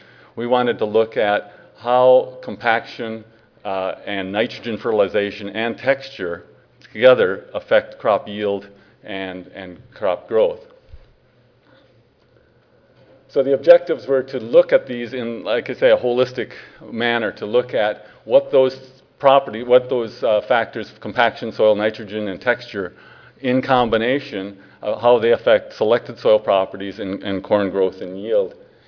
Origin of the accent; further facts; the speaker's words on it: Ottawa, Ontario, Canada; I'm from Ottawa, Ontario